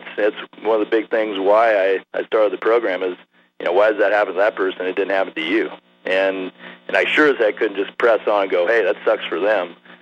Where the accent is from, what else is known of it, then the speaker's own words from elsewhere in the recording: Washington, United States; moved away; Originally from Eastern Washington, and then my father and I, we got some land up here in Montana about 17 years ago